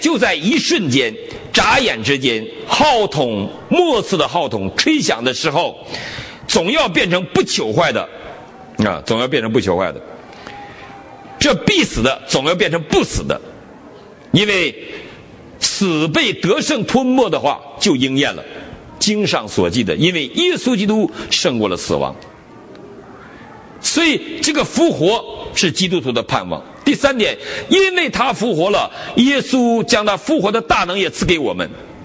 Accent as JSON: {"language": "Chinese", "country": "China", "said": "我们中国人的观点是，死了如灯灭，死完就完了。"}